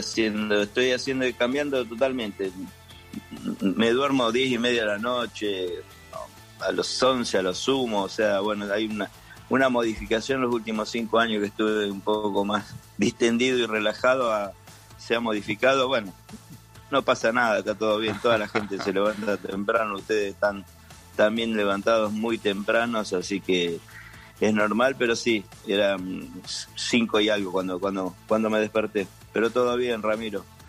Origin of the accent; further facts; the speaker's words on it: Argentina; now in Cuba; para los que somos argentinos y vivimos acá.